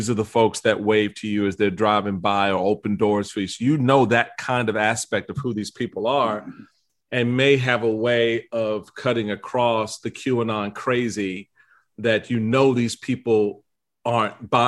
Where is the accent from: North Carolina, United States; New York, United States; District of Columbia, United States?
District of Columbia, United States; Washington; now in Prince George's County, United States; I grew up in Washington, D.C. I was outnumbered, 15, 20 to one. I live in Prince George's County, Maryland.